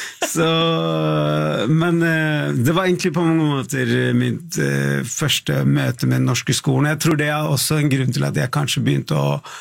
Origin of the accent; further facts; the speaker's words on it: Sri Lanka; now in Norway; Jeg kom fra Sri Lanka, og ironisk nok så flyttet vi til Tante Ulrikkes vei. Det min første adresse i Norge.